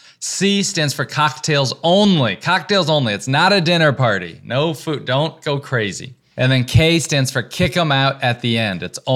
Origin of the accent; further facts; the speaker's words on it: Texas, United States; also born or lived in Georgia; now in New York, United States; I grew up in the South in Texas and Georgia, and I went to school in North Carolina. And when I moved to New York, I didn't have a lot of friends.